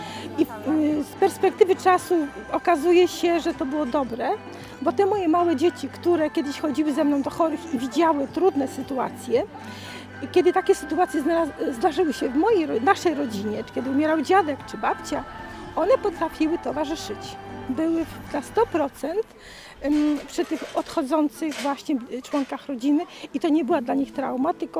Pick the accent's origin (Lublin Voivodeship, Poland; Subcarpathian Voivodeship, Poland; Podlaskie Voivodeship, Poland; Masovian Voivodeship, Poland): Lublin Voivodeship, Poland; Ja pochodzę z Lubelszczyzny i tam jeszcze do niedawna były normalne pożegnania w domu